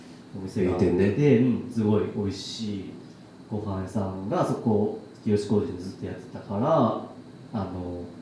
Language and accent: Japanese; Takarazuka, Hyogo, Japan; まあ、僕もともとこの宝塚で、